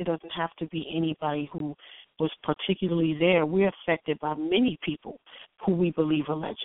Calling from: New Jersey, United States; Hey, it's … calling from North New Jersey.

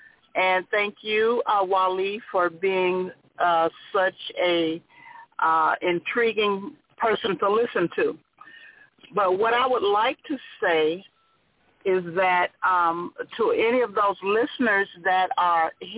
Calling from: Memphis, Tennessee, United States; I'm calling from Memphis, Tennessee.

